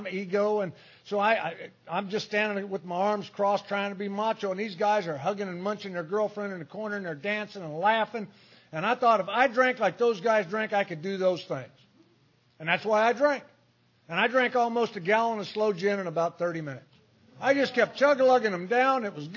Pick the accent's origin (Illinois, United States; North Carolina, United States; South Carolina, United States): Illinois, United States; Danville; I was born in Danville, Illinois, and Dad worked on the railroad, and Mom was took care of me and my two brothers, and I just had a great childhood growing up in Danville